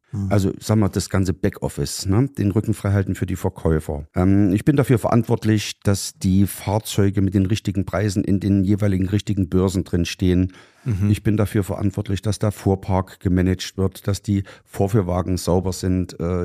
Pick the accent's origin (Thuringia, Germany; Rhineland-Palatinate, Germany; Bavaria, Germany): Thuringia, Germany; Gera; ich bin Gerscher, bin also in Gera geboren, bin jetzt 59 Jahre alt und wohne seither in Gera. Habe mal einen ganz kurzen Exkurs gemacht von 1987 bis 1992. Da habe ich in Bernburg an der Hochschule für Landwirtschaft und Nahrungsgüterwirtschaft studiert.